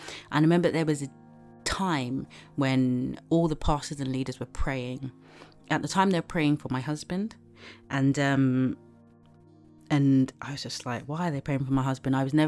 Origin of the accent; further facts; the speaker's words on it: Nigeria; Being a Nigerian, there's no point.